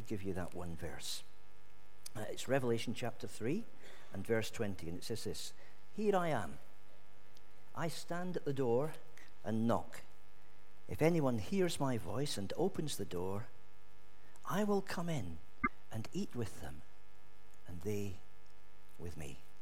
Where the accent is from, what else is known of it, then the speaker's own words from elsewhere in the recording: Scotland, United Kingdom; I can only take so much of that as a Scotsman.